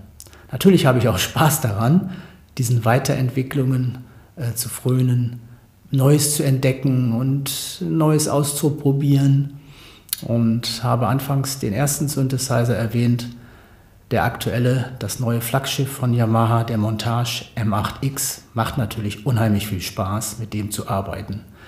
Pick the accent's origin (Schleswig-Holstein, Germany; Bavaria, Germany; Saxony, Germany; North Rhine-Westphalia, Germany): North Rhine-Westphalia, Germany; Bottrop; in meiner Heimatstadt Bottrop